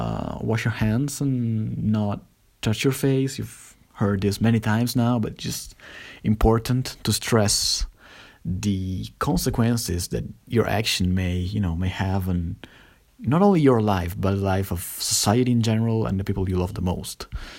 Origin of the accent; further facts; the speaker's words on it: northern Italy, Italy; As you well know, I'm from Italy, Northern Italy, which is where I am right now.